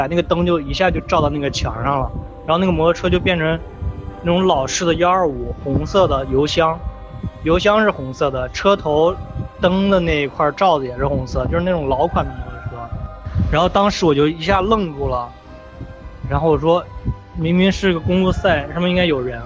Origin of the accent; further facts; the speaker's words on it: Zhushan, Hubei, China; also born or lived in Shiyan; 我是湖北十堰的嘛，然后我小时候在老家在竹山，然后那会儿我忘记几年了，反正那会儿大概就3-4岁左右，因为那会儿还在竹山没有到十堰，我是快4岁